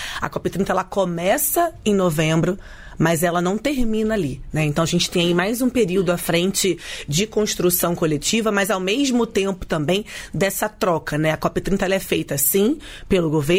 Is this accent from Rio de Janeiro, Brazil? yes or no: yes; Rio de Janeiro, Brazil; Eu, como carioca que sou, vou tentar explicar um pouco